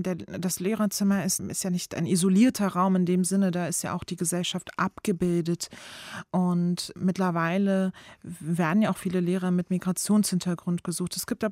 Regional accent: Berlin, Germany; Ich bin türkisch, ich bin werde muslimisch gelesen und ich komme aus dem Wedding.

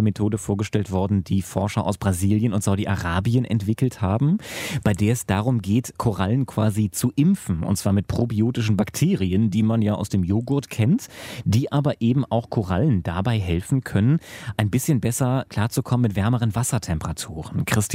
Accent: Bremen, Germany; das wusste ich vorher auch noch nicht so als Bremer

